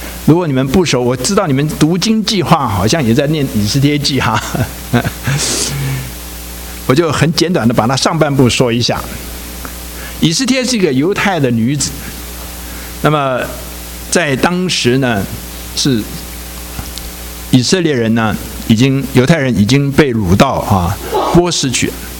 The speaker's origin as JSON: {"language": "Chinese", "country": "China", "said": "那么我们中国人因为有两个年哈"}